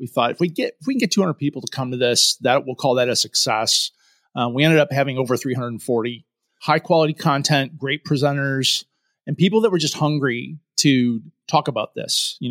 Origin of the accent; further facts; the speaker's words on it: Syracuse, New York, United States; Born and raised in Syracuse, went to school in Rochester. You know, 172 inches of snow a year, baby.